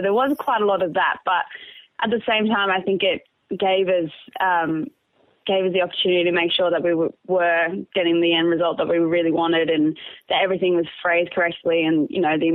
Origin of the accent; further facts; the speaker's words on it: Sydney, New South Wales, Australia; because obviously I'm from Sydney and he's in Brisbane.